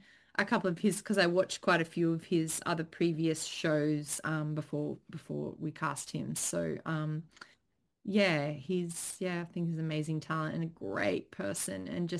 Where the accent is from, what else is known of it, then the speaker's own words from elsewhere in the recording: Australia; there's a real spirit, a can-do kind of spirit as Australian filmmakers in our industry.